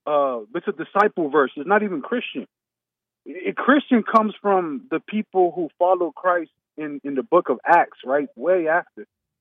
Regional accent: the South, United States; I'm not black, Jesse. I'm just from the South.

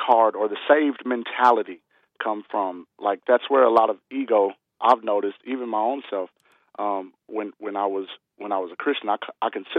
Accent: Mississippi, United States; I'm from Mississippi, and as you know, Mississippi is the quote-unquote Bible Belt, and or at least a part of it.

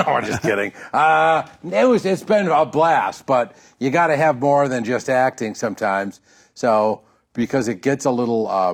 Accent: Madison, Wisconsin, United States; I grew up in Madison, Wisconsin.

